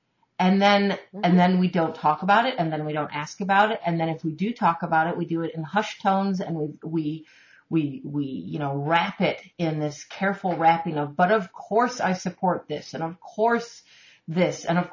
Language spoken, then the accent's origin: English; Israel; now in United States; I'm an American Jew, because I started out an Israeli Jew.